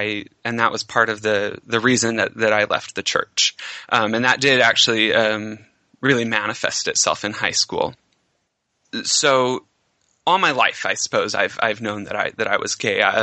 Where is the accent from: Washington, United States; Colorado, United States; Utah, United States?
Utah, United States; Midvale; also born or lived in South Jordan; I grew up in Utah, Salt Lake City. Midvale. I don't really know where that is, but I grew up in Midvale, and then we moved to South Jordan